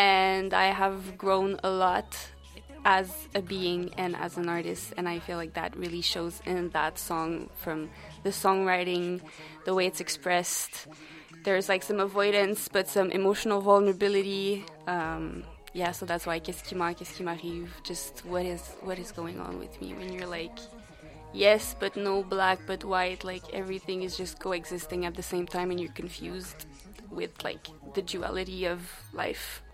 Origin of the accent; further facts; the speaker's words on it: Quebec, Canada; accent: Quebecois; I'm not actively trying to keep my Quebecois accent in my music.